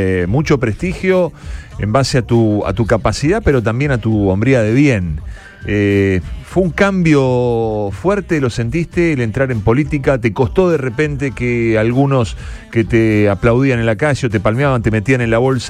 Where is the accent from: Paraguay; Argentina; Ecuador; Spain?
Argentina; Somos argentinos.